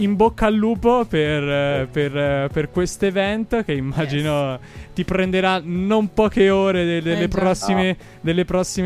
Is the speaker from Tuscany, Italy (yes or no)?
yes; Pisa, Tuscany, Italy; Hai detto Pisa perché ti ricordi che sono pisano?